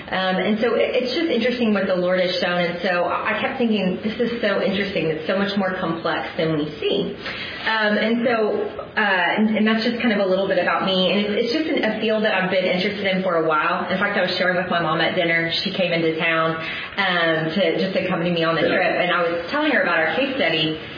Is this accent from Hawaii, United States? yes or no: no; Texas, United States; also born or lived in Tennessee / Zambia; I'm from Texas, born and raised there, other than 2 years when we lived in Tennessee, and then several months when I lived overseas in Zambia.